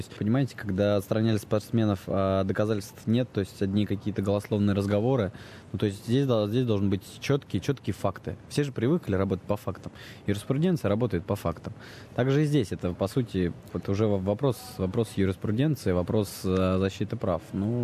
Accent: Astrakhan, Astrakhan Oblast, Russia; now in Moscow, Russia; Я живу в Москве, я это вижу. Я приезжаю к себе на малую родину в Астрахань

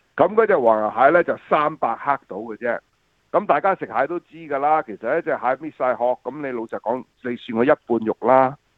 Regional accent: Shanghai, China; 咁我譬如我哋係上海人嚟講咧，就一定咧就煲一煲薑茶，

